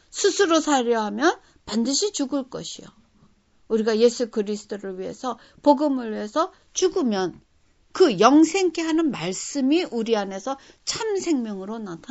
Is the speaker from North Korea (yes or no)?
no; South Korea; now in United States; 나는 한국에서 나와서 자랐으니까 한국 사람 속에 들어가도 돼.